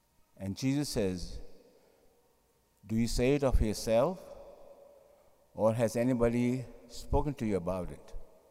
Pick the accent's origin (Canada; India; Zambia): India; now in United States; I remember myself, growing up in India there, I just could not imagine, at Christmas time to sing the carol, the snow lay on the ground. We never had snow.